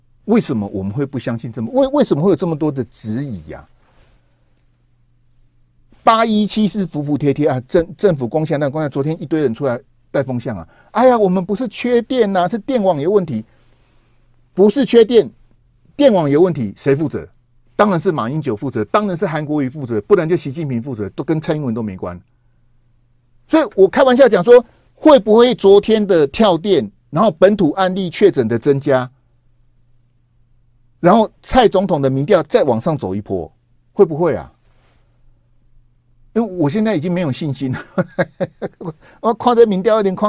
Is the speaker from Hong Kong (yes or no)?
no; Taiwan; 我是讲我们台湾啊，大陆我是不熟